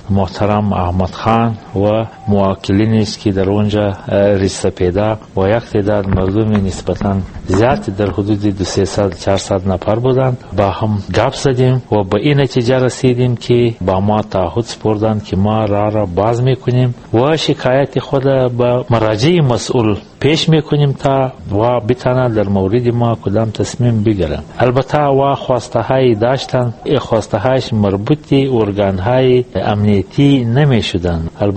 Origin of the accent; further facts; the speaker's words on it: Afghanistan; ما افغان هستیم